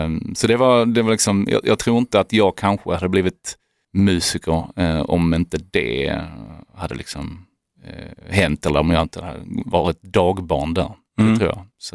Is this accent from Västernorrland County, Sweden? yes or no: no; Glumslöv, Skåne, Sweden; Just när vi växte upp i Glumslöv också kan jag ju nämna